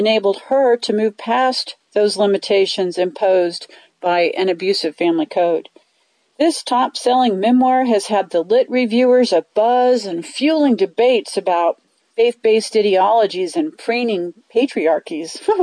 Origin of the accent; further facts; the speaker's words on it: Dodge City, Kansas, United States; from Dodge City, Kansas